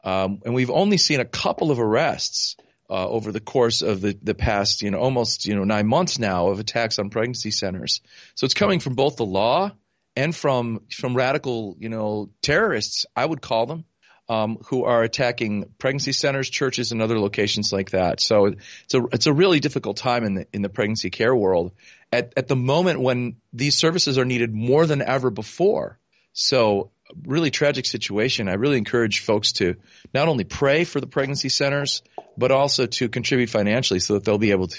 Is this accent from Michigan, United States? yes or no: no; Illinois, United States; other states, like my home state of Illinois, just moving as aggressively as they can to expand abortion.